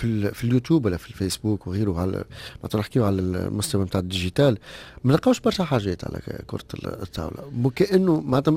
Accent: Tunisia; عندنا في تونس، عندنا معليش نصنعوهم نجيبوهم من برا

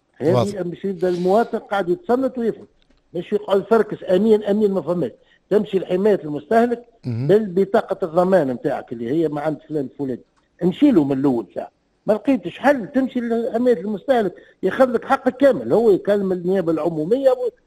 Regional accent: Tunisia; خاطر الذهب احنا عندنا في تونس غالي شويه بالنسبه لاسباب معينه

